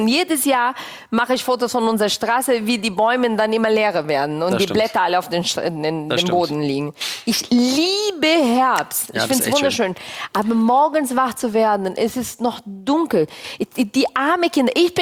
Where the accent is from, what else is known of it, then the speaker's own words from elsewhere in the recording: Brazil; German is a second language; now in Germany; Ich bin Brasilianerin.